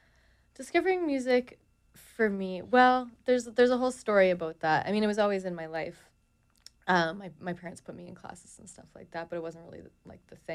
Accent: Toronto, Ontario, Canada; I'm from Toronto, Canada

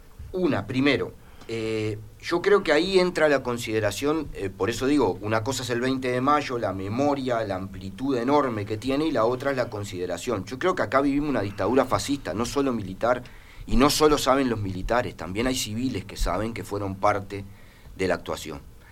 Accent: Guatemala; Yo vengo de Guatemala.

